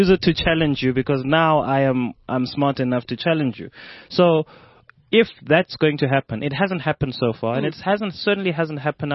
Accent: South Africa; accent: Zulu; It won't let me bring in my Zulu accent.

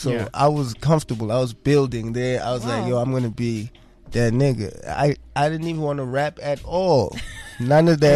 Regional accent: Newcastle, KwaZulu-Natal, South Africa; now in Pietermaritzburg, South Africa; When my mom moved me to PNB because I'm from Newcastle.

